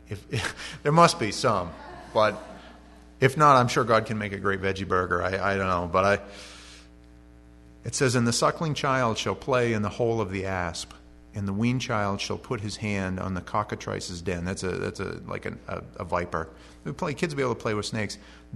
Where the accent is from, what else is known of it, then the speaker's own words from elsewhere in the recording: East Millinocket, Maine, United States; We grew up in East Millinocket. I'm 40, almost 41.